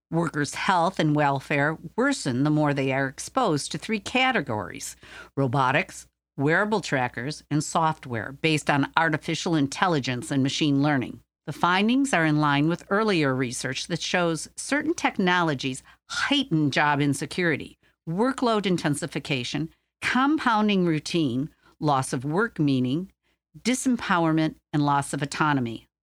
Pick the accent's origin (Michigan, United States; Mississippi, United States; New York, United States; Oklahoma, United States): Michigan, United States; In my home state of Michigan